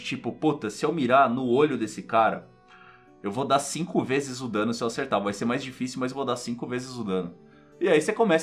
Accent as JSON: {"language": "Portuguese", "region": "São Paulo", "country": "Brazil", "said": "e a gente já citou muitas vezes São Paulo, porque somos paulistanos"}